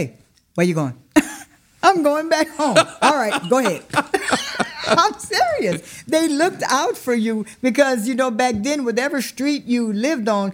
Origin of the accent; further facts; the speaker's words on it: Ville Platte, Louisiana, United States; Growing up here was wonderful. The community life, everyone knew each other, all of the neighbors, they looked out for each other.